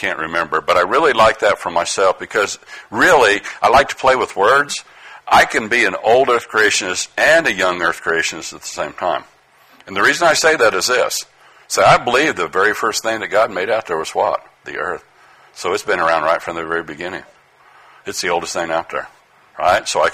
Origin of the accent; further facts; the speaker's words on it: Utah, United States; also born or lived in Colorado; I grew up in Utah and a kid in western Colorado